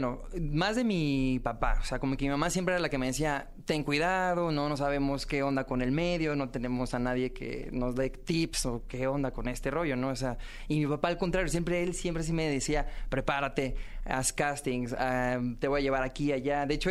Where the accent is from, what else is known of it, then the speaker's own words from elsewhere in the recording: Puebla, Mexico; also born or lived in State of Mexico; Nací en el Estado de México, pero a los 4 meses me fui a vivir a Puebla por cambios de la vida y de mi familia. Y entonces la mitad de mi vida la viví en Puebla.